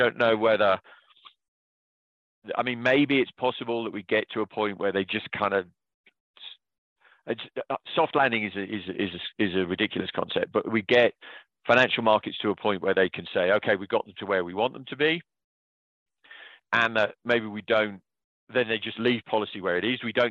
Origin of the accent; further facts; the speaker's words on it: United Kingdom; I'm a Brit.